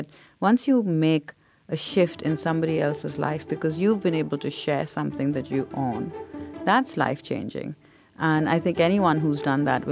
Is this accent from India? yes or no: yes; India; growing up in India, I was always told, be very quiet.